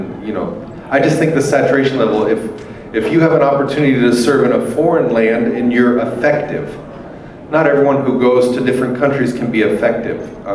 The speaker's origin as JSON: {"language": "English", "country": "United States", "said": "Okay, I'm going to say this as an American. If we could not record this so that my American friends don't hear it."}